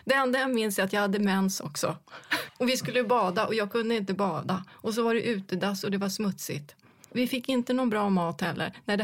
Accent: Sweden; Och sen visade det sig att de kunde inte betala ut, för jag var från Sverige.

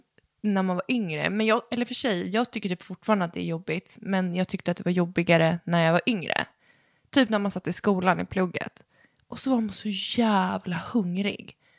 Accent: Sweden; born there; våra pappor är från Chile och vi är födda i Sverige.

